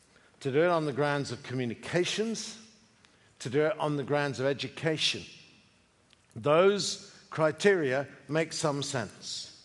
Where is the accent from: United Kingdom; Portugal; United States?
United Kingdom; I'm a Brit, so I know far more about this than any American does.